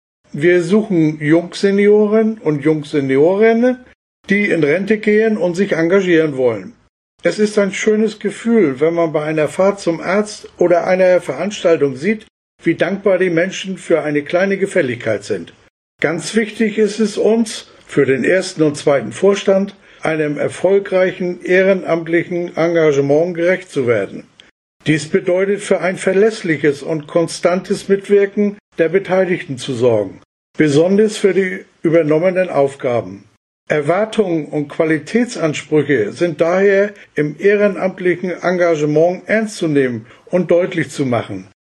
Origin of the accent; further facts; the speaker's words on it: Schleswig-Holstein, Germany; born there; moved away as an adult; Ich bin im Oktober 1944 in Schleswig-Holstein geboren.